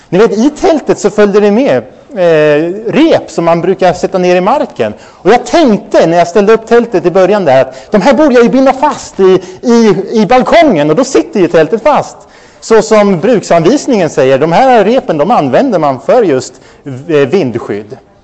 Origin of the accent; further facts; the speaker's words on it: Örebro County, Sweden; now in Skåne, Sweden; eftersom jag kommer från Närke som ni vet så är jag inte så van den skånska vinden